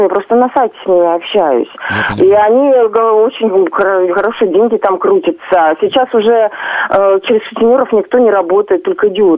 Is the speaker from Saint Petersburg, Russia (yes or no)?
no; Moscow, Russia; я вообще сама москвичка